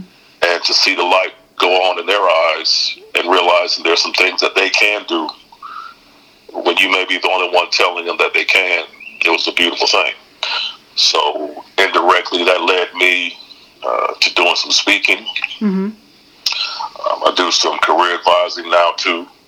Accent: Fayetteville, North Carolina, United States; I went to Fayetteville State University, which was in my hometown, and it's an HBCU.

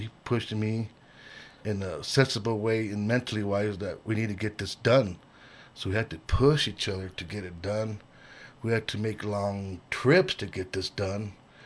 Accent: Denver, Colorado, United States; also born or lived in Durango, Colorado; I was born in Durango, Colorado, and I finished school in Denver, Colorado.

